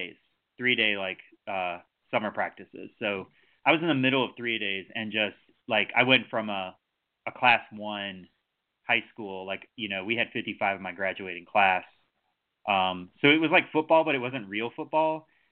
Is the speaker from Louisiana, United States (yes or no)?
yes; Baton Rouge, Louisiana, United States; I grew up in Baton Rouge, so I was a Saints fan